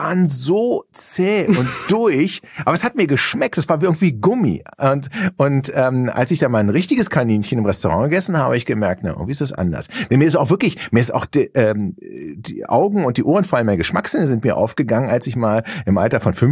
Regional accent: Berlin, Germany; born there

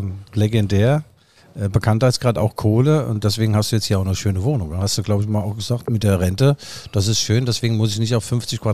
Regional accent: Mainz, Rhineland-Palatinate, Germany; ich komme aus Mainz.

